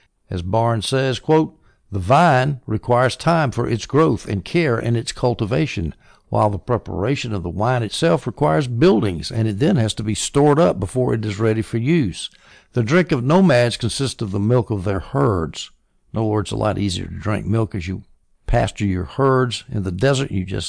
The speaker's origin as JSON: {"language": "English", "region": "the South", "country": "United States", "said": "I'm from the South, the American South, and I'll tell you, I understand that. We don't like to change things quickly down here."}